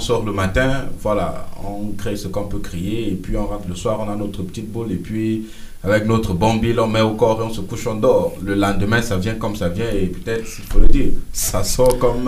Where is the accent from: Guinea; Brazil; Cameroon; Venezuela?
Cameroon; surtout quand on est Camerounais, on a un optimisme sans pareil